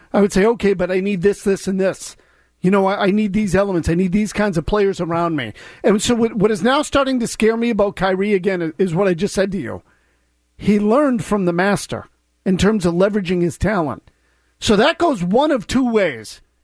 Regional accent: Boston, Massachusetts, United States; To me, as a Bostonian, lie to me.

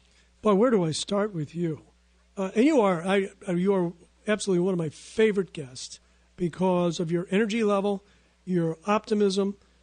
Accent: Ireland; And, you know, being Irish, you're not exactly totally objective about the Scottish.

